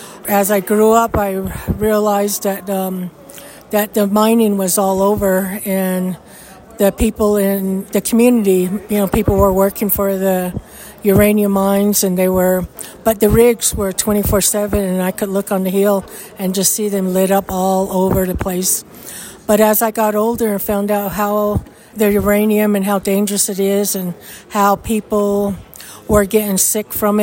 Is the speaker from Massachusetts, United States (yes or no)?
no; Crown Point, New Mexico, United States; I am here because the issues are real close to home. I grew up in Crown Point, New Mexico, where uranium was being mined in the 70s and up until maybe the 80s too.